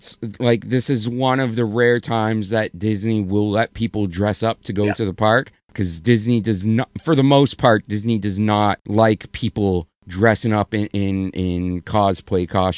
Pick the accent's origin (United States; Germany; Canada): Canada; as a Canadian, there's certain candies there that aren't available to us in Canada.